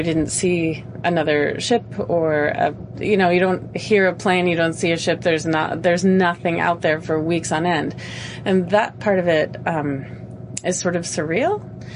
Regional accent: Seattle, Washington, United States; I come from Seattle, Washington in the U.S., and I'm a trainee on the ship.

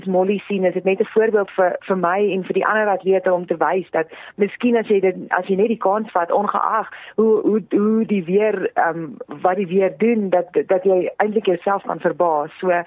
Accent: Free State, South Africa; gebore en groot geword daar in die Vrystaat, dit was definitief nie op my plan vir my toekoms nie

